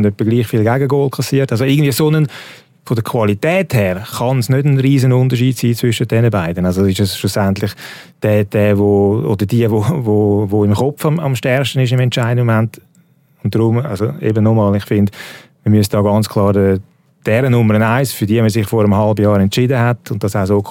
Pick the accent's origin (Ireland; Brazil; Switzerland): Switzerland; als es bei uns in der Schweiz noch der Fall ist